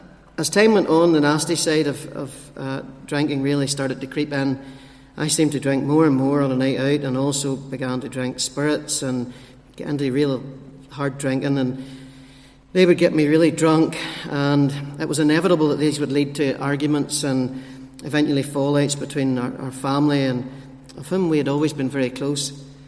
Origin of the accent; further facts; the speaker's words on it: Ballymena, Northern Ireland, United Kingdom; born there; I was born in the Waveney Hospital, Ballymena, County Antrim, on the 8th of July, 1981. I'm the second eldest of four boys.